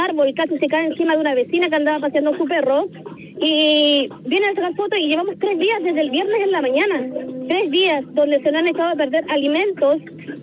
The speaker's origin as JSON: {"language": "Spanish", "town": "Quilpué", "region": "Valparaíso", "country": "Chile", "said": "soy de acá de Belloto Sur, de la comuna de Quilpué. Específicamente el séptimo sector, pasaje 1."}